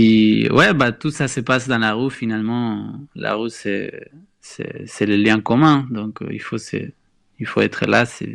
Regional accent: Córdoba, Argentina; French is a second language; Chez moi, à Cordoba, le lieu où j'ai passé beaucoup plus de temps, il y a beaucoup de rivières, c'est connu pour ça, justement.

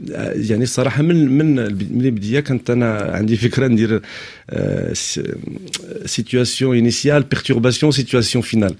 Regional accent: Morocco; كمغربي وكمغاربي من شمال افريقيا يعني موسيقى جناوة تولدنا معها كبرنا معها

